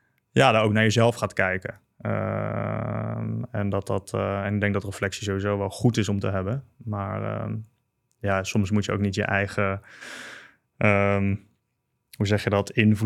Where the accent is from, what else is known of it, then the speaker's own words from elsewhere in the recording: Netherlands; Nou zijn wij Nederlanders veel meer polderaars.